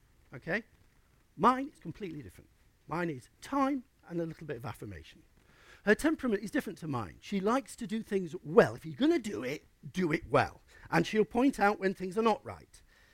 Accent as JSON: {"language": "English", "region": "Yorkshire and the Humber", "country": "United Kingdom", "said": "Can I stop being a Yorkshireman? A white, male, ship-loving, cricket-loving, non-pea-eating person."}